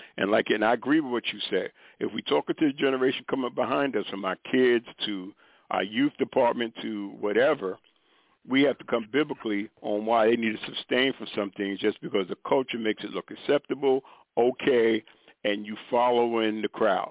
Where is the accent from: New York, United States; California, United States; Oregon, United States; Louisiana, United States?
New York, United States; I was raised, I'm originally from New York.